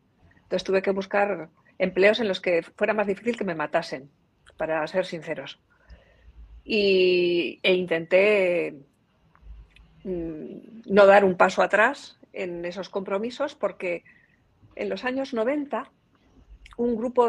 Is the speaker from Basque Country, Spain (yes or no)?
yes; Hernani, Basque Country, Spain; born there; Porque en el pueblo donde yo nací, el pueblo de Hernani, simplemente por ser socialista.